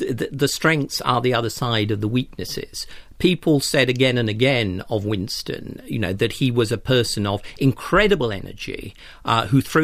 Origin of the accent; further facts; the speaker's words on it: South East England, United Kingdom; Yes, I grew up in Kent